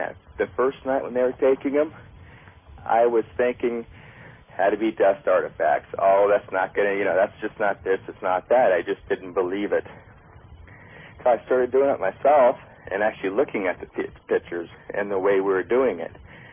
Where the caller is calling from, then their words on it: Boise, Idaho, United States; I'm calling from Boise, Idaho.